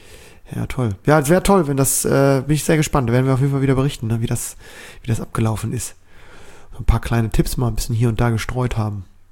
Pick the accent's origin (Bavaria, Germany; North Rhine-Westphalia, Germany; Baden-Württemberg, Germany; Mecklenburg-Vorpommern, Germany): North Rhine-Westphalia, Germany; Cologne; In meiner alten Heimat.